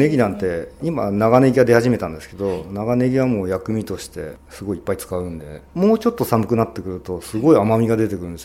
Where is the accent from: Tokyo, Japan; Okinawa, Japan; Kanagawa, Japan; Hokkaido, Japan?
Kanagawa, Japan; Fujisawa; やっぱり地元の藤沢がいいなっていう、